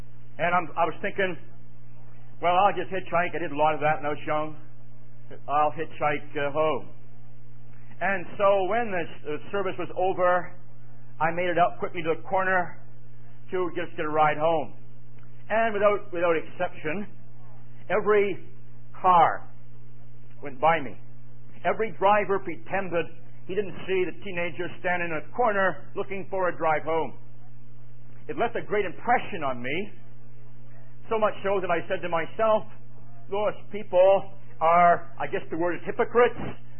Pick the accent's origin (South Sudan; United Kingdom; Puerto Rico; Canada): Canada; Saint John, New Brunswick; born there; I was born in St. John, New Brunswick, which is a province of Canada, a city of around 100,000 people. And I was the oldest of seven children